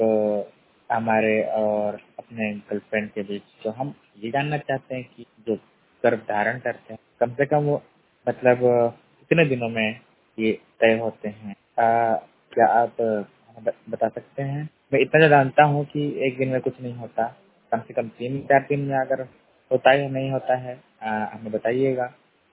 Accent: Jashpur, Chhattisgarh, India; मैं जिला जशपुर का छत्तीसगढ़ का रहने वाला हूँ।

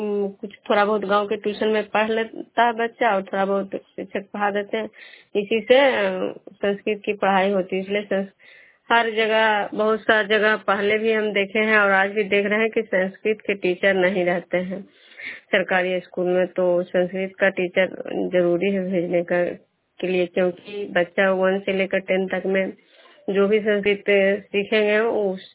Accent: Vishnupur, Bihar, India; मैं विष्णुपुर ग्राम खजरा पंचायत नालंदा जिला नगनौसा प्रखंड के निवासी हूँ।

